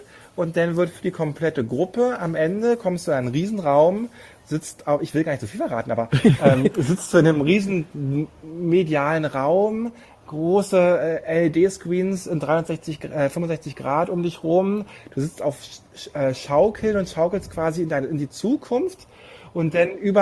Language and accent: German; Germany; Also da für uns als Deutsche mal wirklich Chapeau, haben wir wirklich was Geiles hingestellt.